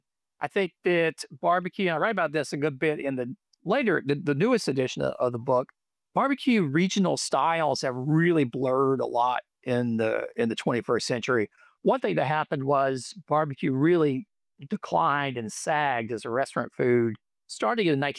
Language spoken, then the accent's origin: English; Greenville, South Carolina, United States; when I was growing up in Greenville, South Carolina in the 80s and 90s, I'd never heard of yellow mustard sauce.